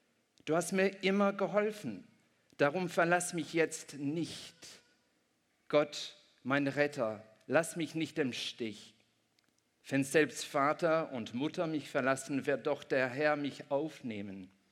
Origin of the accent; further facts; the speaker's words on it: Ireland; Ich bin in Irland aufgewachsen, wir sind immer zum Meer gegangen. Das Meer war nie so entfernt.